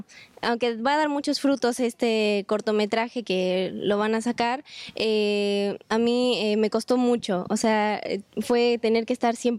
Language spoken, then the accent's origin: Spanish; Arequipa, Peru; como nosotros venimos de Arequipa, son más días que estamos aquí en Lima.